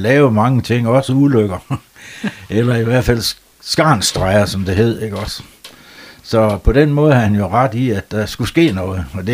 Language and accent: Danish; North Denmark Region, Denmark; now in Skagen, Denmark; Jeg er og bliver himmerlænding. Og det er de jo ikke i Skagen.